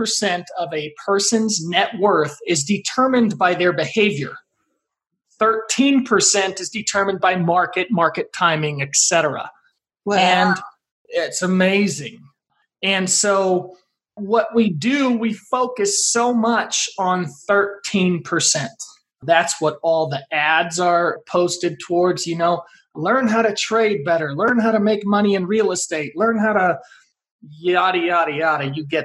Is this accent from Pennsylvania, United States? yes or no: no; Colorado, United States; Colorado is my hometown. Been here for 33 years now.